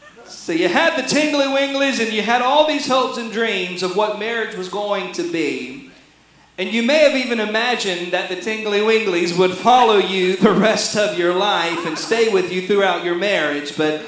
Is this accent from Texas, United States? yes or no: no; North Carolina, United States; In fact, growing up in North Carolina, I would always joke. I said, "I'll live anywhere. I'll live anywhere but Goldsboro.